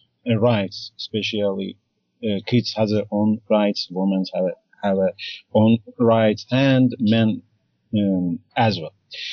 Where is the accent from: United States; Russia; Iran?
Iran; English is a second language; I'm from Iran.